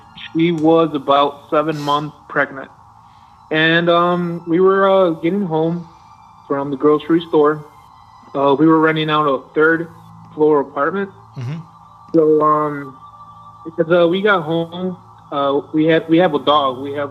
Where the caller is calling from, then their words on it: Chicago, Illinois, United States; I'm calling you from Chicago.